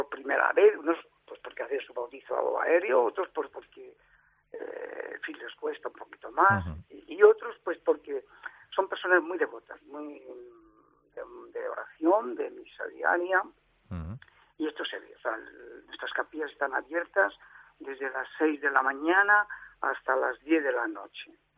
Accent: Madrid, Community of Madrid, Spain; also born or lived in Motilla del Palancar; Yo soy también oriundo de Motilla de Palancar y Cuenca, pero criado en Madrid, en Barajas, desde los 2 años, donde mi padre pues también trabajó en el aeropuerto, mis hermanos también han trabajado

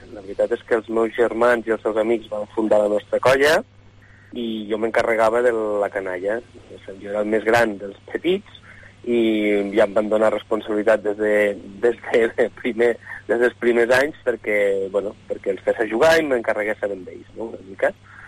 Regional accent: Lleida, Catalonia, Spain; jo vaig néixer a una casa humil al carrer Sant Antoni de Lleida, mirant molt cap al barri antic, cap al centre de Lleida.

